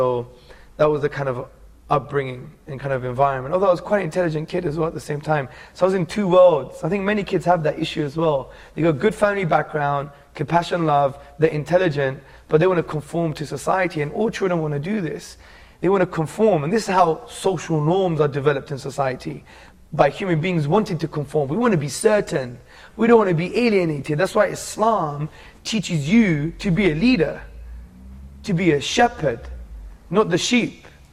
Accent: London, United Kingdom; born there; And I was born in London in England. My dad is from Athens, but originally from northwest Greece. My mom is from the Greek part of Cyprus.

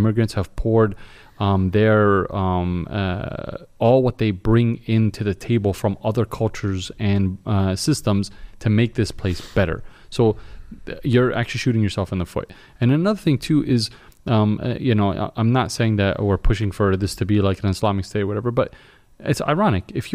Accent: New York, United States; I'm from New York.

